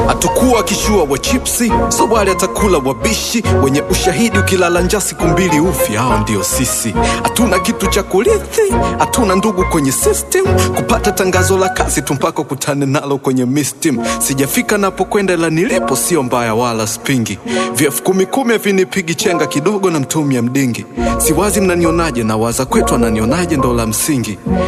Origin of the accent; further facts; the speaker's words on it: Temeke, Dar es Salaam, Tanzania; Natoka Temeke kule mbako muga mbo naruka na kukanyagana.